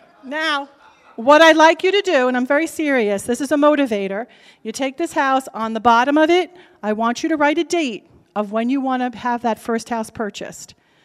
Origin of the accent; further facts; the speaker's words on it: New Jersey, United States; accent: New Jersey; or if you didn't hear me in my New Jersey accent